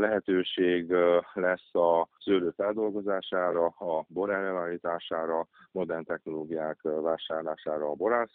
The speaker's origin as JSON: {"language": "Hungarian", "region": "Satu Mare County", "country": "Romania", "said": "ahonnan én is származom, Szatmár megyéből"}